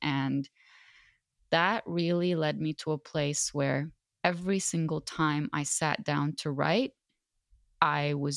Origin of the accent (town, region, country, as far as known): Lebanon; born or raised there; first language Arabic; English is a second language; now in Canada